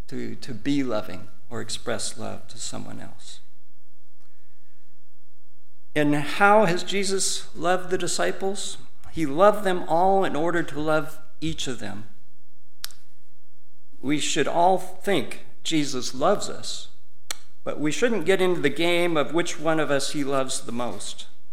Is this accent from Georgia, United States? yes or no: no; Fairbank, Iowa, United States; when I was growing up in Fairbank, Iowa, not all that far from here, as a child on a farm